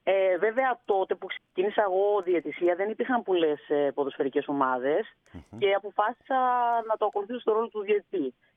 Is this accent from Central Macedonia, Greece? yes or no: no; Igoumenitsa, Epirus, Greece; Εγώ από μικρή ασχολούμουν με τον αθλητισμό. Μεγάλωσα στην Ιγουμενίτσα.